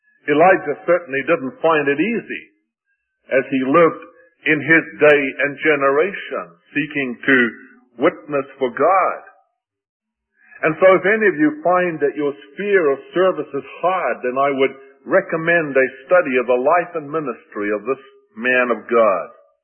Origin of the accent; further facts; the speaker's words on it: South Africa; also born or lived in Zaire, DR Congo; I was born of British missionary parents in Zaire and spent the first 5 years of my life on the station of a work founded by Dan Crawford. Then my parents relocated in South Africa, during which time I was born again.